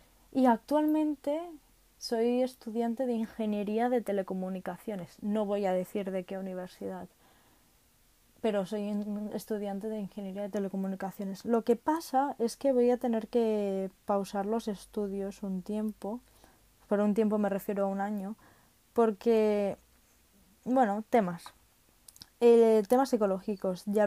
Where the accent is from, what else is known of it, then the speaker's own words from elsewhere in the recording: Catalonia, Spain; Es que soy catalana y a veces me confundo con las palabras de si es en catalán o en castellano